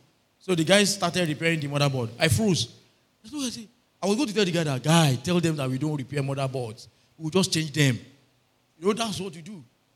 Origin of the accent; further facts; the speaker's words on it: Abeokuta, Ogun, Nigeria; I said, I'm from Ogun State. They said, where are you from in Ogun State? I said, I'm from Abeokuta.